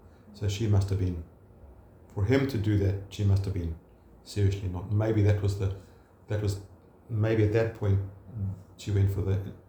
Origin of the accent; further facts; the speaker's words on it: Zambia; she was in Zambia, I was brought up in Zambia.